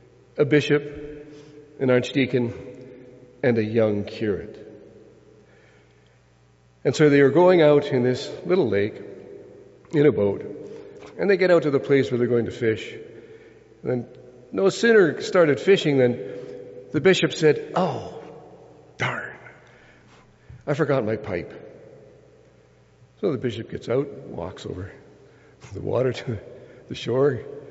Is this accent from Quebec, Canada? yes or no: no; Ontario, Canada; I was brought up in Northern Ontario. My father and uncle had a fishing lodge, and that's where I grew up.